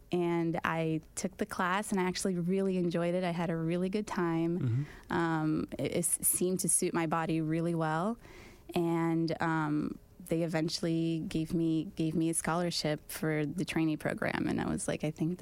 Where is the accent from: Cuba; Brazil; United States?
Brazil; I'm originally from Brazil